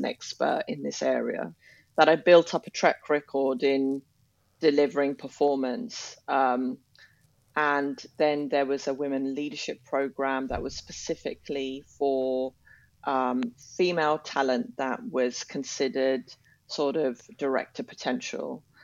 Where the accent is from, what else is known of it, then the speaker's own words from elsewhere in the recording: London, United Kingdom; And I was from London